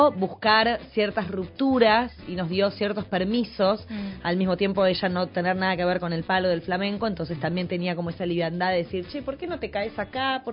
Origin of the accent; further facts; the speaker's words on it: Buenos Aires, Argentina; cuando somos de Villa Urquiza y de Villa Crespo.